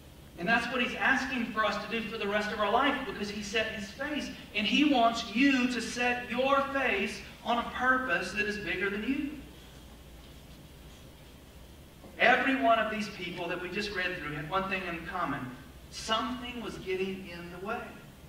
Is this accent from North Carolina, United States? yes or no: yes; North Carolina, United States; I grew up in the South. Like, I'm from North Carolina originally, Central North Carolina.